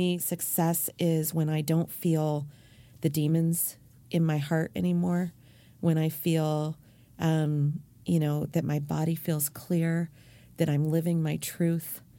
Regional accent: California, United States; Look, I grew up in Silicon Valley, right? I've known billionaires my whole life.

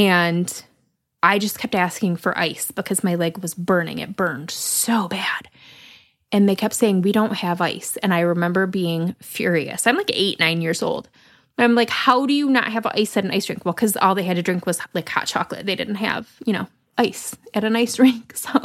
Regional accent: Lansing, Michigan, United States; I grew up in South Lansing, so Washington Park, there was a big ice skating rink when I was younger.

